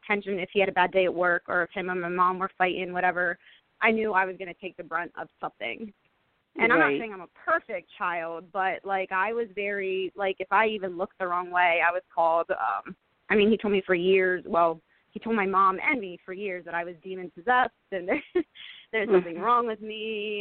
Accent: York, Pennsylvania, United States; I'm from York, Pennsylvania, or Spring Grove, like the town or whatever.

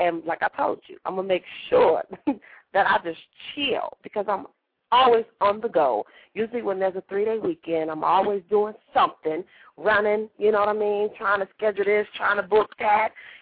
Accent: Phoenix, Arizona, United States; because y'all know I'm from Phoenix. So I'm just like, I love the heat.

